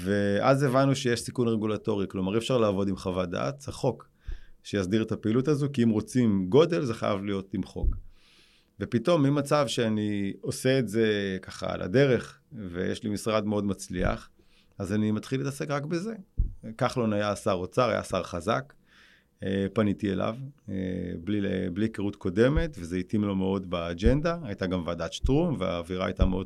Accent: Hadera, Haifa District, Israel; born there; אני נולדתי בחדרה, ורד ואשר, זוג הורים מקסימים, יש לי עוד שלושה אחים

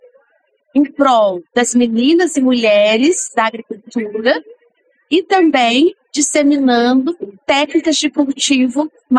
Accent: Perdões, Minas Gerais, Brazil; Bom, eu sou de Perdões, né? Perdões fica localizado no sul de Minas.

